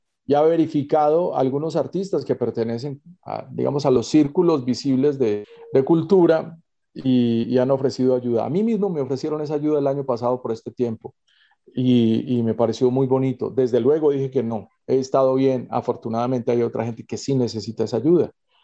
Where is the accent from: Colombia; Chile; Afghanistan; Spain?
Colombia; en el fondo sabe que somos colombianos.